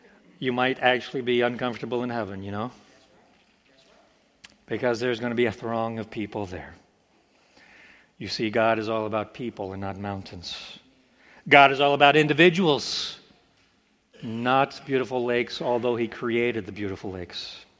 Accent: Oklahoma, United States; Many of you know my story. I grew up in Oklahoma. I don't know how a country boy got exposed to science fiction

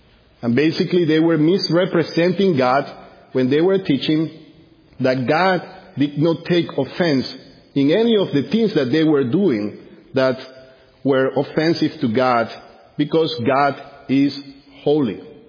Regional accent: Barranquilla, Atlántico, Colombia; Growing up in Colombia, one thing that I remember seeing often around me was that most of the cars that were around there, especially in Barranquilla, my home city

